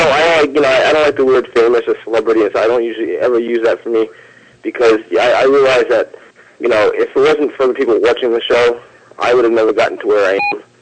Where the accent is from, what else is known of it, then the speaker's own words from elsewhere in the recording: Rhode Island, United States; Yeah, I'm still in Rhode Island. Yeah, I'm born and raised.